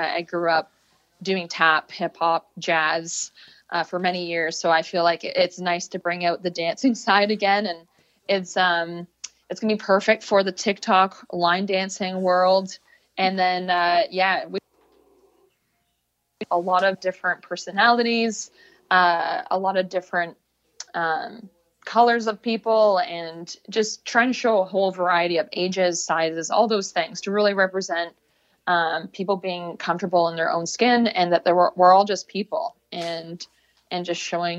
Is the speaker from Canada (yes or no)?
yes; Peterborough, Ontario, Canada; now in Toronto, Canada; I'm from Peterborough, Ontario is my hometown, which definitely a slower pace, definitely a whole other lifestyle.